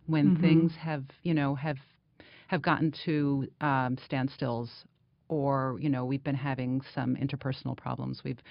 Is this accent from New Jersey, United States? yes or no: yes; Newark, New Jersey, United States; now in Ithaca, United States; I grew up in Newark, New Jersey, and I can't imagine a city that's as different from Newark as Ithaca is.